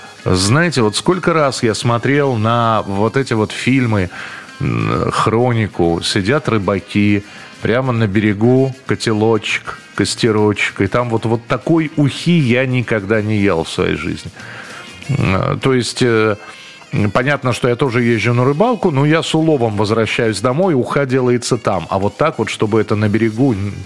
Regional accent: Moscow, Russia; Я тоже из Москвы, и мы также ходили в парки весной.

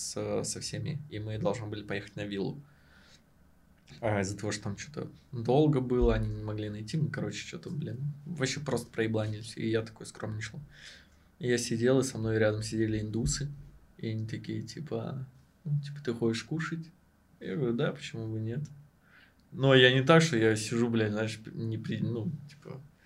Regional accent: Russia; я бы сказал просто, я из России

